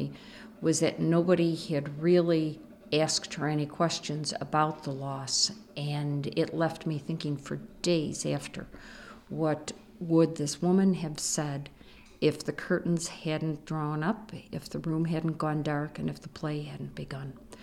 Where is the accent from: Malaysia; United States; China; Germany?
United States; Clarence, New York; I'm from Clarence, New York. I've been a native of Western New York my entire life.